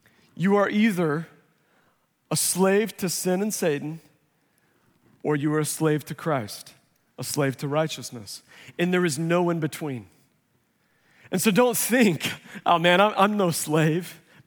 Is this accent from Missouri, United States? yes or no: yes; Missouri, United States; dude, I grew up in Missouri. We had LPA dances all the time.